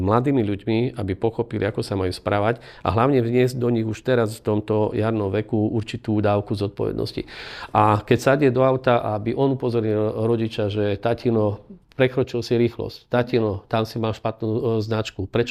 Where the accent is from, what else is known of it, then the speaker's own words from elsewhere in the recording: Košice, Košice Region, Slovakia; teda ja som rodený Košičan